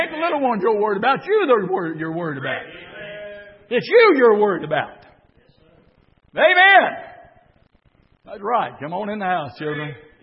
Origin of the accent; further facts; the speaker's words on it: United States; I back America. I'm an American.